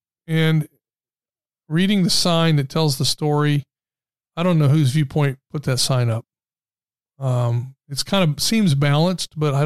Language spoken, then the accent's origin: English; Muncie, Indiana, United States; But growing up in Muncie, Indiana, there was a Taco Tico on the south side of town.